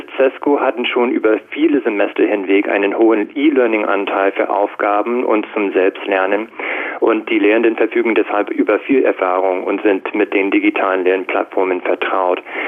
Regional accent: United States; Ich komme ursprünglich aus den USA.

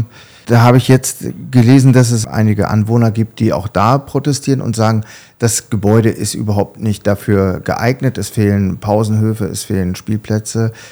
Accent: Cologne, North Rhine-Westphalia, Germany; weil ich komme ja aus Köln. Und bin ja auch schon ein paar Tage älter

